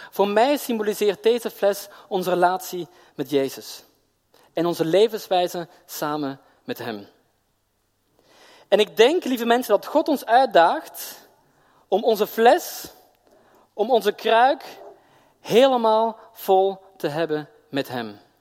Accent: Belgium; ik kom uit België, maar voor mij komt toch dat moment in Nederland.

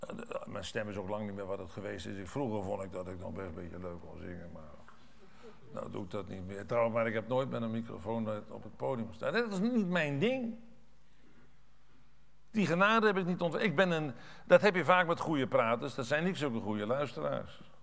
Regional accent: Netherlands; ik ben een Hollander en half Hollands en half Gelders. Dat zei ik gisteravond geloof ik al, hè. Maar Saksen, ik ben dus voor de helft een Saks

